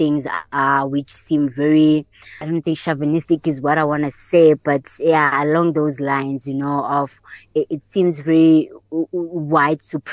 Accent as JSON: {"language": "English", "town": "Johannesburg", "region": "Gauteng", "country": "South Africa", "said": "I'm from Joburg and I was in Cape Town at the time."}